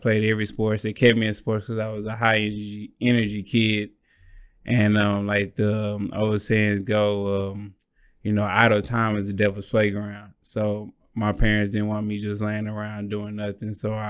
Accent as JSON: {"language": "English", "town": "Dallas", "region": "Texas", "country": "United States", "tie": "born or raised there", "also_born_or_lived": "New York", "said": "I was born in New York, and my mother and father decided to move to Texas for because it was more opportunity, you know, for far as jobs and you know, just the cost of living."}